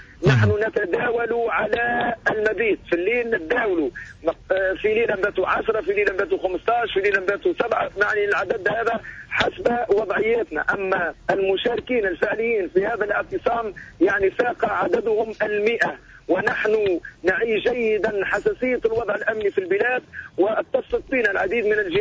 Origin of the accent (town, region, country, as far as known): Tunisia